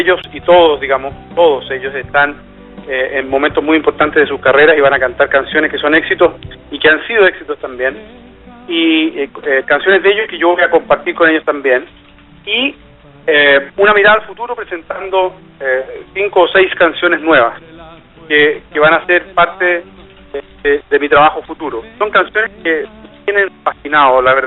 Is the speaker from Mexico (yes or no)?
no; Chile; O sea, yo soy chileno de nacimiento y de corazón también.